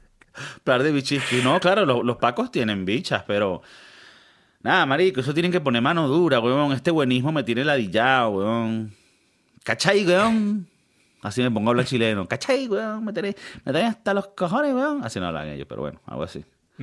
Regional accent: Bogotá, Colombia

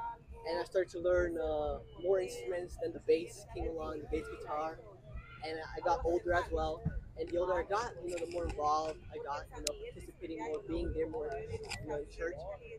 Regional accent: New Jersey, United States; Okay, so my parents are from Guatemala. Okay. I was born here in the year 2001. You know, from New Jersey.

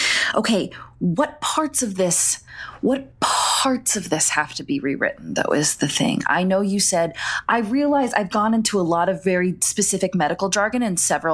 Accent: Texas, United States; I will say I'm technically from the South as well, because Texas is technically a part of the South, although West Texas is a little bit different than the rest of Texas.

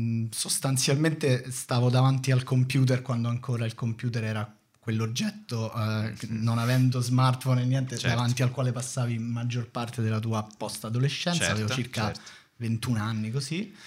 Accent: Rome, Lazio, Italy; io sono di... insomma, vivevo a Primavalle, sono di Primavalle, mm-hmm, quindi a Roma nord-ovest, per chi non è di Roma.

